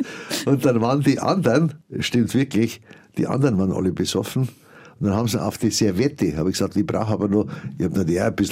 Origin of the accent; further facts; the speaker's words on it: Munich, Bavaria, Germany; Und das ist mir so als Kind in Erinnerung geblieben. Und die Aufbauzeit in München 45, 46, die Trümmerfrauen oder die Rollwegen, die durch die ganze Stadt Marienplatz, da war alles voll Schutt, da sind nur die kleinen Gleise gefahren und so. Das habe ich alles miterlebt.